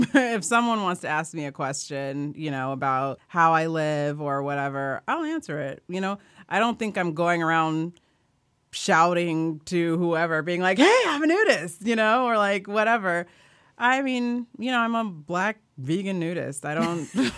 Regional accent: Kansas, United States; I mean, I was used to it. I grew up in Kansas.

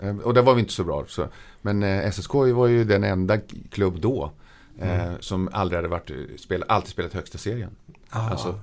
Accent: Södertälje, Stockholm County, Sweden; Jag är född i Stockholm, men min barndom från 2 års ålder så bodde jag i Södertälje. Jag har vuxit upp i Södertälje.

